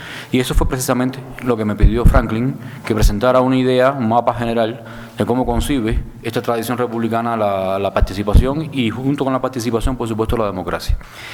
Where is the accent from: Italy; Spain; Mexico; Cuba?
Cuba; moved away as an adult; now in Quito, Ecuador; Yo llevo unos años viviendo aquí en Quito. Soy cubano.